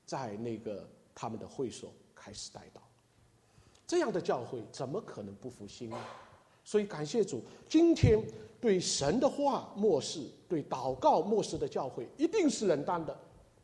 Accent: China; 跟我们从大陆来的

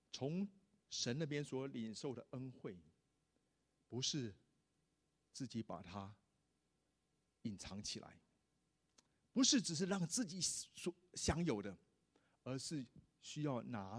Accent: China; 我们发现我们中国人其实很喜欢邀人吃饭，对不对？

